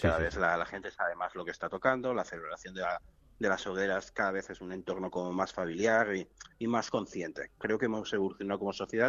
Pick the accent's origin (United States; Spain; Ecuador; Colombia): Spain; Barcelona, Catalonia; Yo, que soy de Barcelona, tengo el corazón muy puesto aquí en Alicante.